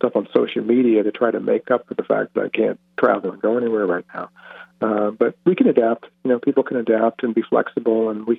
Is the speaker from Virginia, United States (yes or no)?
yes; Richmond, Virginia, United States; I grew up in Richmond, Virginia, and didn't have an opportunity to travel anywhere, but I saw the world through books.